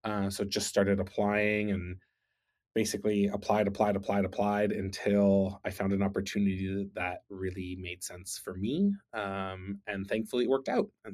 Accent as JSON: {"language": "English", "country": "Canada", "moved": "as an adult", "lives_now": "London, United Kingdom", "said": "So I moved to London, the UK. I finished my PhD. I'm Canadian. I was living in Vancouver, wrapping up my PhD. For personal reasons, I moved to the UK"}